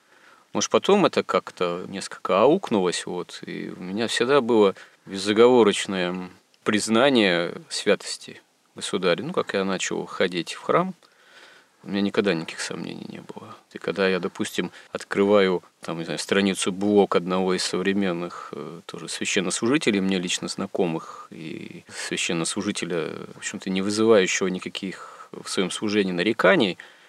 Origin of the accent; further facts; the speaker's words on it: Yekaterinburg, Sverdlovsk Oblast, Russia; Я сам родом из Свердловска, бывшего ныне Екатеринбурга, и даже эти места представляю себе.